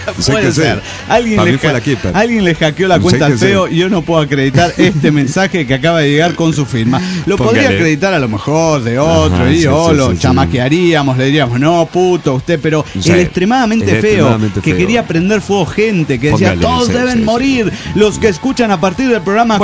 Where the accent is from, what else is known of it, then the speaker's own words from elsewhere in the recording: Mexico City, Mexico; Soy el demonio del Distrito Federal Mexicano.